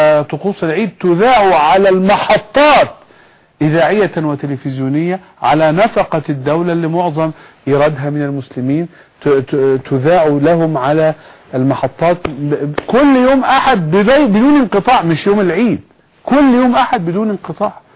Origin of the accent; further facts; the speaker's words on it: Egypt; يعني عندنا في مصر